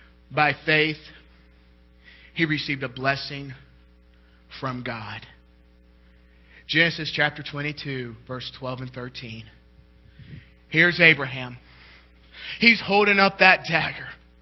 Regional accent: Shreveport, Louisiana, United States; born there; But I was born in Shreveport, Louisiana, at the LSU Medical Center.

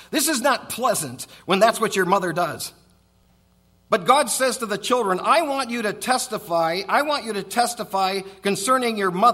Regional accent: Otsego, Michigan, United States; I grew up in Otsego, Michigan.

